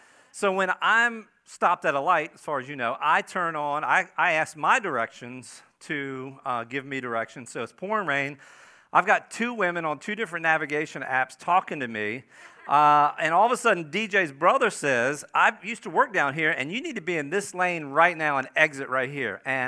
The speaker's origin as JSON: {"language": "English", "region": "Delmarva Peninsula", "country": "United States", "tie": "born or raised there", "said": "This week I spent some time sort of in my hometown. I was up on the Delmarva Peninsula."}